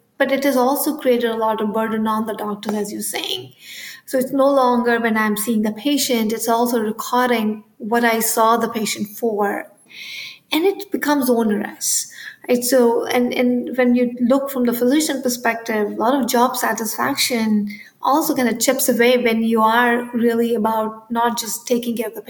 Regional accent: India; Like, I grew up in India

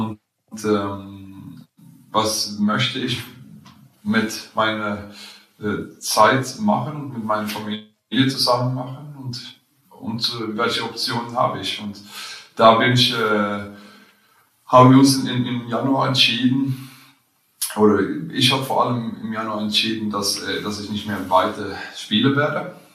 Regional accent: Karlskrona, Blekinge, Sweden; wir sehen in meine Heimat zurück. Okay. Da, wo ich herkomme. Karlskrona heißt es. Und da gehen wir zurück.

